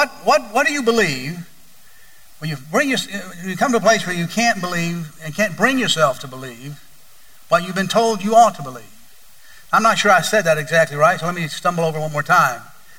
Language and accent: English; Bible Belt, United States; and by the way, I am not embarrassed to admit that I grew up in the Bible Belt. I'm glad that I grew up in the Bible Belt.